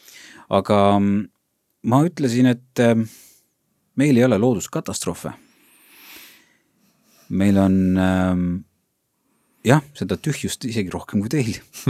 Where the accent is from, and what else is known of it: Saare County, Estonia